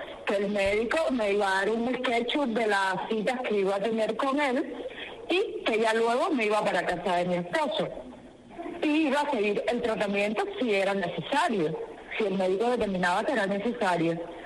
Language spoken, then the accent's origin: Spanish; Cuba; moved away; yo salí de Cuba huyendo a la represión que ya tenían sobre mí.